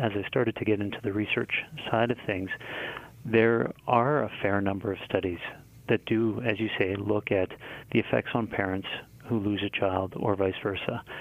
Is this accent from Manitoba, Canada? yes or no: yes; Winnipeg, Manitoba, Canada; So I'm a Canadian. I'm from a city called Winnipeg, which is in Manitoba, just north of Minnesota.